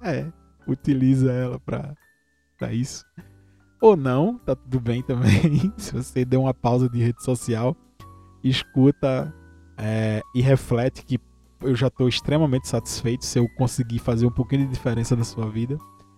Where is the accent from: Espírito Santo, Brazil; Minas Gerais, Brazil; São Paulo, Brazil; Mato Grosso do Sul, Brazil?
Espírito Santo, Brazil; Vitória; E eu toco guitarra e sou de Vitória.